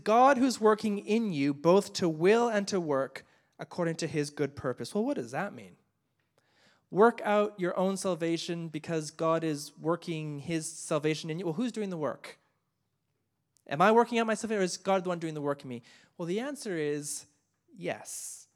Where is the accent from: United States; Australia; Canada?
Canada; everything I loved about growing up in Canada